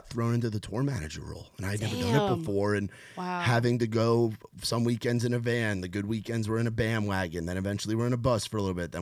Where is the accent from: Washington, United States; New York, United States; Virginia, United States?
New York, United States; I grew up in New York, so like you have the Yankees and the Giants, and it's like you have 13 professional teams. We're spoiled up there.